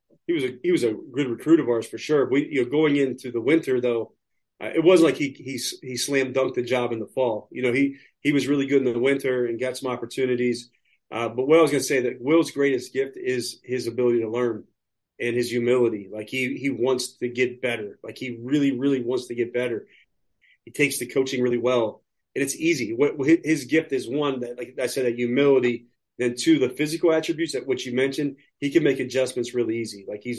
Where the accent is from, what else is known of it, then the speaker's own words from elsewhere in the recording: Pittsburgh, Pennsylvania, United States; I'm from Pittsburgh, so I'm more of a Pirates, Steelers, Penguins fan.